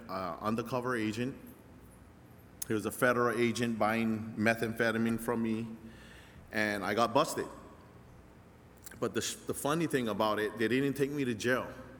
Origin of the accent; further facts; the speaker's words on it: Waimanalo, Hawaii, United States; But I'm from here. I'm locally from Waimanalo, on the Waimanalo side, on the east side of Oahu. And I grew up there all my life for like 25 years.